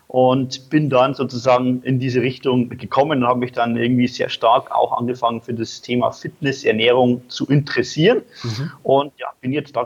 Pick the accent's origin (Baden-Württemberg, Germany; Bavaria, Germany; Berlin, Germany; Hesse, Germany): Bavaria, Germany